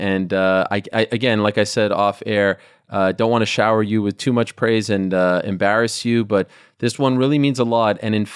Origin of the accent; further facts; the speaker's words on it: Montreal, Quebec, Canada; I'm from Montreal